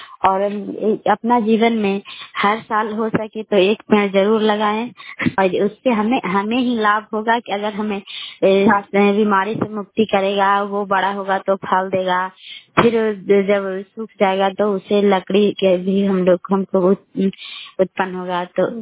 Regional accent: Kalyanpur, Bihar, India; भी घर कल्याणपुर वाले बेलसी पंचायत प्रखंड चंडी जिला ललंदा का निवासी हूँ।

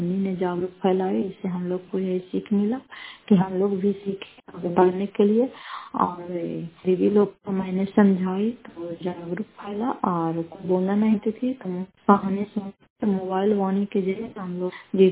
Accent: Fatehpur, Bihar, India; घर फतेहपुर, पंचायत मकरौता, जिला नालंदा, प्रखंड परासराय के निवासी हूं।

